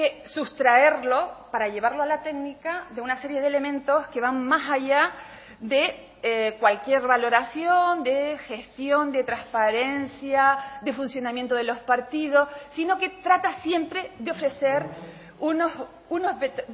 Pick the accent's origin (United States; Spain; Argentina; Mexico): Spain; Canary Islands; el alto honor que supone para mí comparecer ante todos ustedes hoy aquí en el Parlamento de mi tierra.